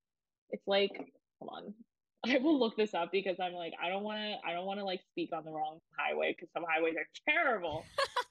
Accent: Virginia, United States; I'm from Virginia, and I just like every time I go home, I do really crave like a Red Robin burger.

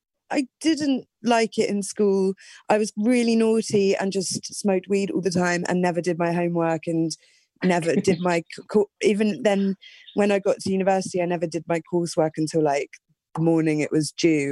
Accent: London, United Kingdom; I'm from Northwest London, and then I grew up with my mum just in the countryside, mostly outside of London.

